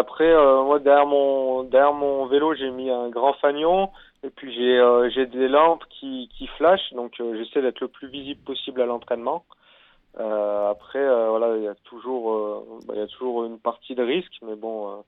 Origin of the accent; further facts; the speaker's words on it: Bourg-d'Oisans, Auvergne-Rhône-Alpes, France; moi, je suis originaire de Bourg-d'Oisans, donc dans les Alpes.